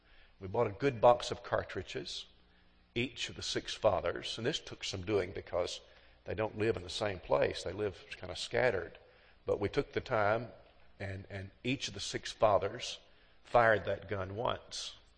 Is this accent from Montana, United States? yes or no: no; Alabama, United States; And I said, "I'm from Alabama."